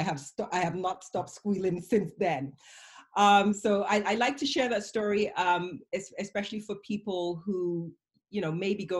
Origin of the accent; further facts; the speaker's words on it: United Kingdom; born there; I'm British born, but Nigerian parentage.